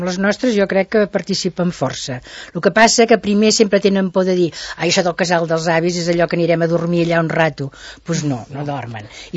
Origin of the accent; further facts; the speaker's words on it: Terrassa, Catalonia, Spain; now in Sant Cugat del Vallès, Spain; coneixia ningú aquí a Sant Cugat, perquè vinc de Terrassa, fa 25 anys que vinc aquí